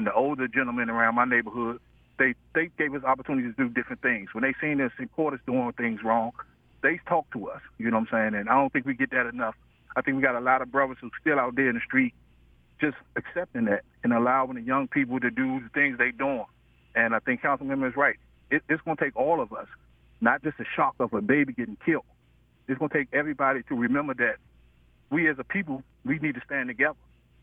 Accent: Washington, District of Columbia, United States; You know, I grew up in Southeast D.C., and I experienced the gauntlet of crime, violence, and all those things.

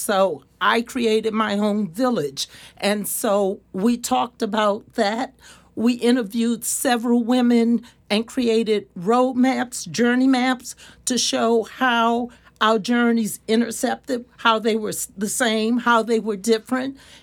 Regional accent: Washington, District of Columbia, United States; So I am a native Washingtonian. I've lived in Ward 7 for approximately 25 years, and I am a Black woman

